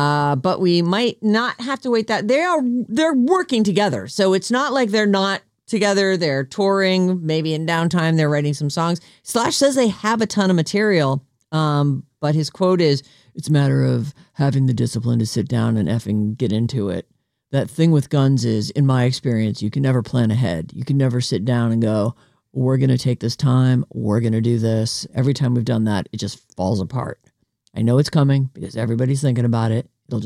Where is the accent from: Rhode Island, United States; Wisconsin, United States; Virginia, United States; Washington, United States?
Rhode Island, United States; Pawtucket; born there; I wasn't born in Westerly. I was born in Pawtucket.